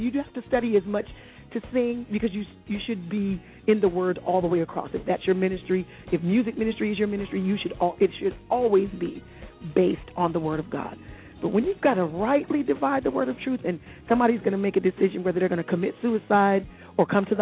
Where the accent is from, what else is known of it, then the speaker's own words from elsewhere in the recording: Germany; also born or lived in Japan; But even as a little girl growing up in Germany, he was pastoring.